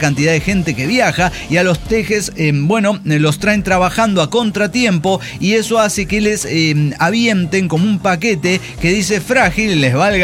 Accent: La Paz, Baja California Sur, Mexico; de La Paz, Baja California.

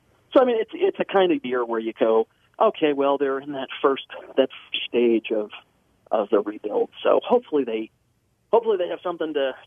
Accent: Cleveland, Ohio, United States; See, I grew up in Cleveland, so I'm an Indians fan who happens to be living in exile.

